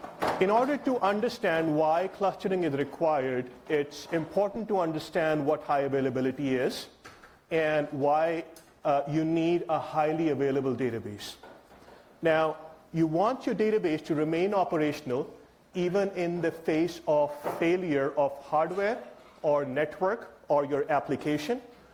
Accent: Islamabad, Islamabad Capital Territory, Pakistan; I came all the way from Islamabad, Pakistan, to talk to you about clustering.

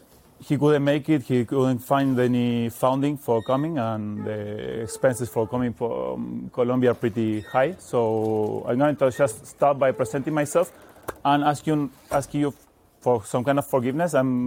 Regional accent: Argentina; English is a second language; I'm from Argentina, so that's kind of a Latin American fraternity. I'm working in India

